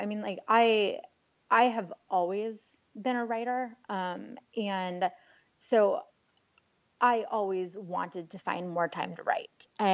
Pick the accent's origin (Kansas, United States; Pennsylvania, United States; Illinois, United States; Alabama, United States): Illinois, United States; also born or lived in Chicago / New York; now in Washington, D.C., United States; Well, I grew up in Central Illinois, which is where Are You Sleeping is set. And now I live in Washington, D.C. But in the middle there, I lived in Chicago and New York for a while